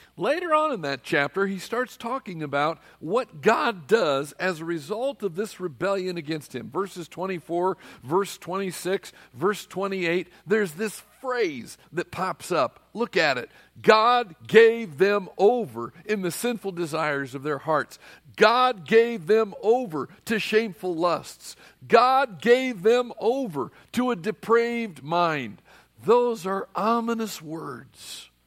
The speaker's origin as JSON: {"language": "English", "region": "Colorado", "country": "United States", "tie": "born or raised there", "said": "for 10 years of my life, I grew up in the state of Colorado before marijuana, all right? I grew up in Colorado."}